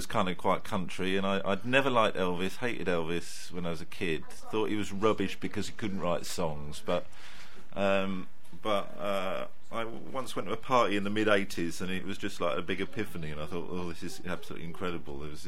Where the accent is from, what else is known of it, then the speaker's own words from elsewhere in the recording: Harrow, London, United Kingdom; It's kind of, you know, my North London roots tune.